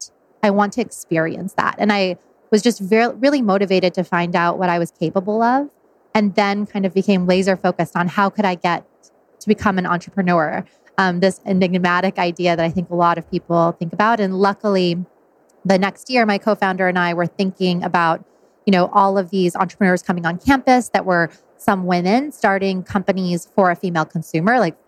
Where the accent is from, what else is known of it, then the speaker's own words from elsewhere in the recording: El Paso, Texas, United States; Well, I'm from El Paso, Texas, originally. I moved up to the Northeast for college